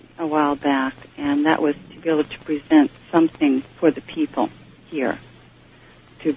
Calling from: California, United States; And I'm calling from California, and I've just... arrived back in the United States from Germany after a few years over there.

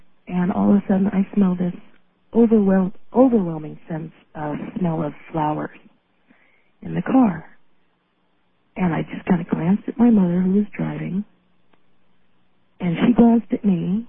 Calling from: Reno, Nevada, United States; I'm calling from Reno.

